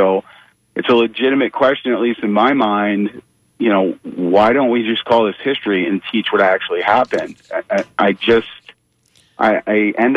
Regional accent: Rhode Island, United States; In Rhode Island.

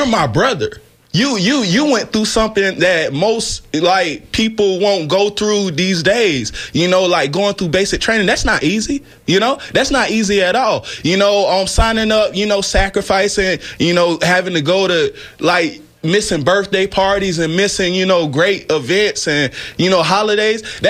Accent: Lake City, South Carolina, United States; now in Tampa, United States; I'm from Lake City, South Carolina. It's like a little real itty bitty small town in South Carolina.

